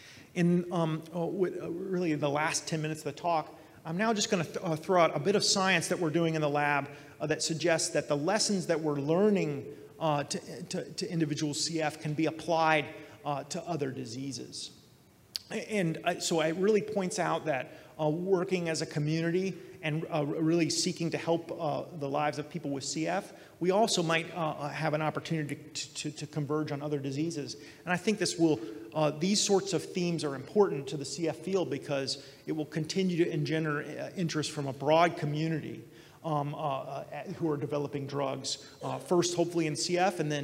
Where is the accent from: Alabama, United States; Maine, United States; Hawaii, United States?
Alabama, United States; And as you know, I hail from Alabama, and we certainly know how to smoke a pig in Alabama.